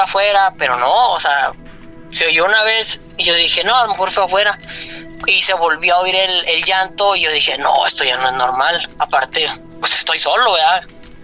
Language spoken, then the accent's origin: Spanish; San Pedro, Coahuila, Mexico; soy de San Pedro, Coahuila.